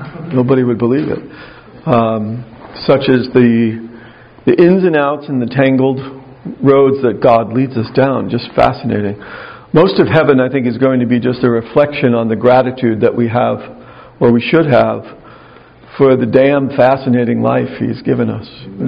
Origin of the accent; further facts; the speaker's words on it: Mahopac, New York, United States; also born or lived in Yonkers; So as I said, I was raised in New York, and I was born in Yonkers, but I was raised and moved up there in like the third grade where Father Bill was, in Mayapack, New York.